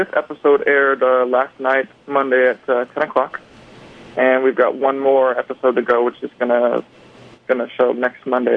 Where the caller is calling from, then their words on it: New York, United States; I'm calling from New York.